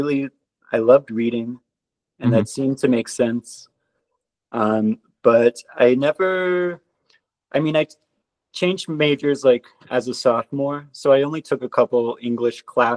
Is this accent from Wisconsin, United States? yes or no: no; North Carolina, United States; I went to, because I'm from North Carolina, so I went to the University of North Carolina at Greensboro.